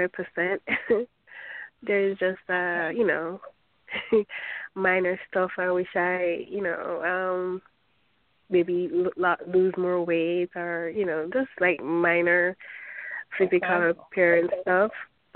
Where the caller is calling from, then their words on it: New York, United States; I'm calling from New York.